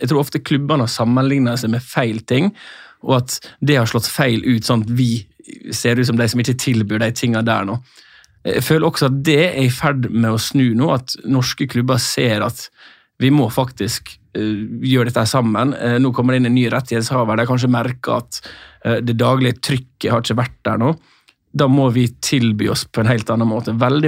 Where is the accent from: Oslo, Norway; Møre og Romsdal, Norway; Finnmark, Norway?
Møre og Romsdal, Norway; Altså ta for min del som sunnmøring å få med seg 3-4 kompiser på kamp